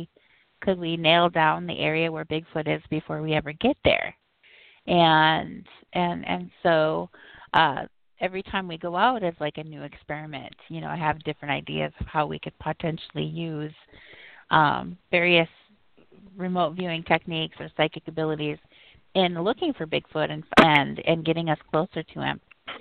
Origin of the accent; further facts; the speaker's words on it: Minnesota, United States; growing up in Minnesota, spending my whole life in the woods